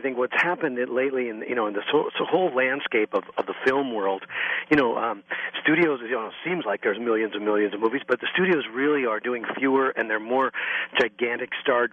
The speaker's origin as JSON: {"language": "English", "town": "Green Bay", "region": "Wisconsin", "country": "United States", "said": "I did. I came from Green Bay, Wisconsin."}